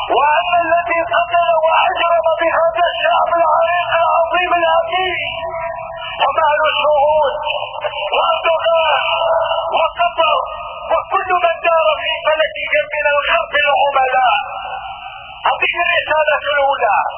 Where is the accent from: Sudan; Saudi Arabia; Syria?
Syria; ونحن كسوريين نمد يدنا الى كل من اراد الحوار